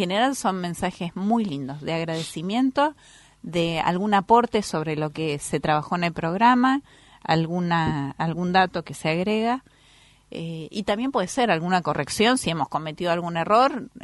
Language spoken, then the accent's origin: Spanish; Junín, Buenos Aires Province, Argentina; also born or lived in La Plata; Y yo nací en la ciudad de La Plata, pero a los 2 años de edad me instalé y fui criada en Junín. Así que el corazón y el sentir es juninense. Probablemente se tenga que decir que soy oriunda